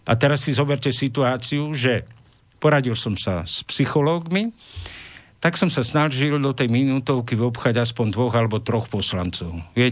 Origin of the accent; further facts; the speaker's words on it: Tlmače, Nitra Region, Slovakia; v tom mieste, kde ja som vyrastal a žil teda v Tlmačoch na Lipníku